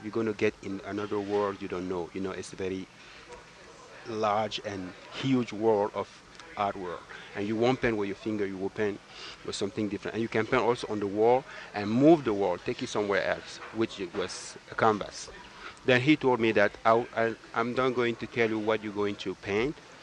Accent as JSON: {"language": "English", "town": "Nditam", "region": "Littoral", "country": "Cameroon", "tie": "born or raised there", "also_born_or_lived": "Douala", "said": "I was a kid born in city of Douala, but I grew up in the village. It's called Nditam because I am from Tika tribe."}